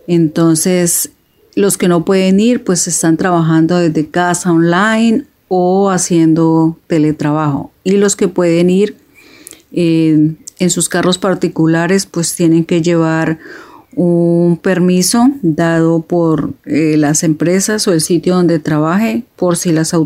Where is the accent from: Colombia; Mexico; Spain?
Colombia; now in Belgium; soy colombiana, vivo en Bélgica